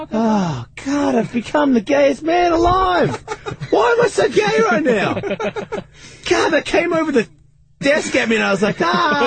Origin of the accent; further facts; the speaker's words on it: Australia; I'm from Australia, I know that.